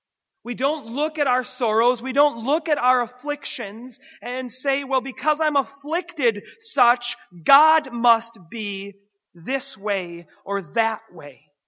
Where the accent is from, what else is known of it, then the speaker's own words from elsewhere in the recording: Minnesota, United States; I grew up in Minnesota